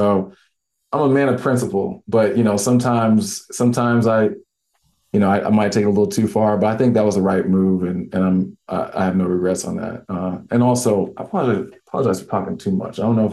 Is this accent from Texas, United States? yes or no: yes; San Antonio, Texas, United States; I'm from San Antonio, snow.